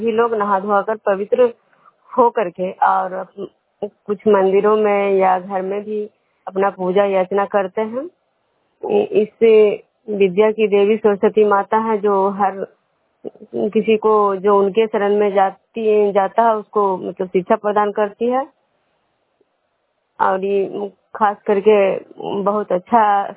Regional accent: Bishnupur, Bihar, India

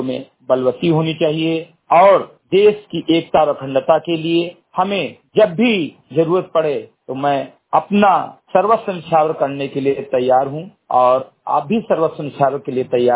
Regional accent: Uttar Pradesh, India; राम सभा से मेरे घटई विकास खंड इंतुआ जनपद बहराइच का मूल निवासी हूं

